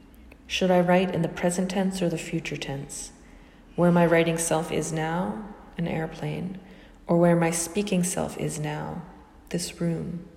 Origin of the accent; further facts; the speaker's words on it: Maine, United States; I was all set to tell you that my home state has the distinction of having the only fjord on the entire eastern seaboard.